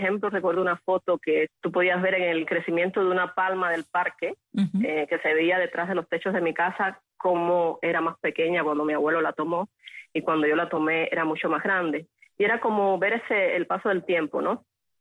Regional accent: Guanajay, Artemisa, Cuba; born there; El pueblo se llama Guanajay.

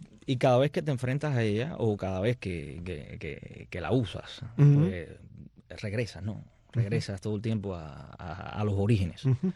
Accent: Santa Clara, Villa Clara, Cuba; Soy de Santa Clara, el centro de Cuba, como un gran porciento de cubanos, con la herencia española por, uh-huh, un lado y la africana por la otra.

